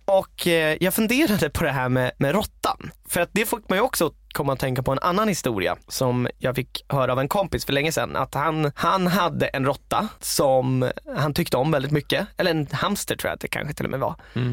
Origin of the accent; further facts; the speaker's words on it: Vallentuna, Stockholm County, Sweden; vi kommer ju från Vallentuna